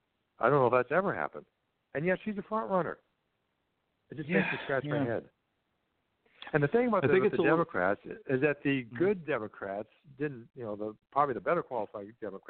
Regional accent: Indiana, United States; Evan Bayh from my home state of Indiana.

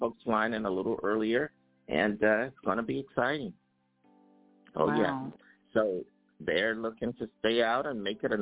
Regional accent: Philadelphia, Pennsylvania, United States; And as a little child growing up in Philadelphia, Pennsylvania, it was really cold in February.

